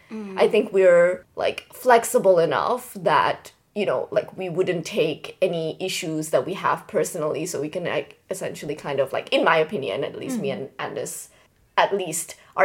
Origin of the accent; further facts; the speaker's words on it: Malaysia; also born or lived in Bangladesh; I'm from Bangladesh, but I grew up in Malaysia, which is a Southeast Asian country.